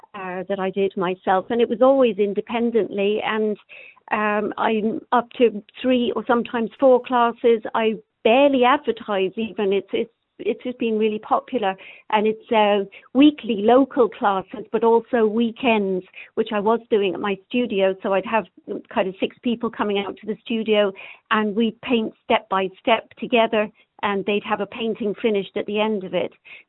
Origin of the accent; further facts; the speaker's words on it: London, United Kingdom; moved away as an adult; now in Killarney, Ireland; Well, I'm originally from London, but I'm here 20 years.